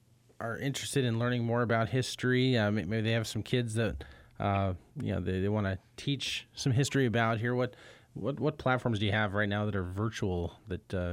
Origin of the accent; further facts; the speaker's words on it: Belton, Missouri, United States; I can only think of the one in my hometown of Belton, Missouri.